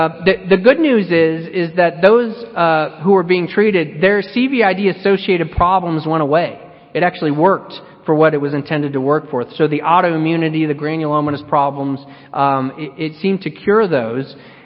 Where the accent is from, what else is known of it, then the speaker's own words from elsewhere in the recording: Missouri, United States; And I'm from Missouri, so I'm a big Mark Twain fan.